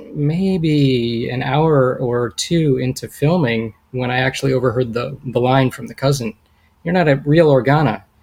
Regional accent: San Diego, California, United States; born there; also born or lived in Virginia / Detroit; now in Los Angeles, United States; I had just moved to California. I was born in San Diego, but I just moved back in 2013.

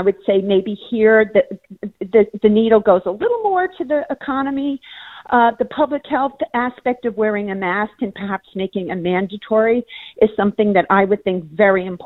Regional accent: New York, United States; now in Phoenix, United States; live and work out here in Phoenix, have been coming here for a while. So my experience, of course, being a New Yorker

